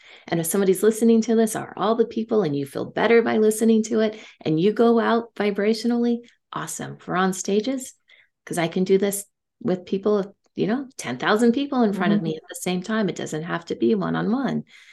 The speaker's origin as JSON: {"language": "English", "town": "Silicon Valley", "region": "California", "country": "United States", "tie": "born or raised there", "said": "Real briefly, where I grew up in Silicon Valley, and it was during the high tech era."}